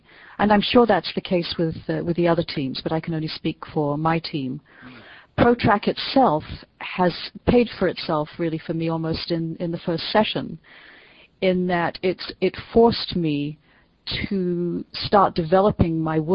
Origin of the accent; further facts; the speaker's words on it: England, United Kingdom; And as we English say, that would be brilliant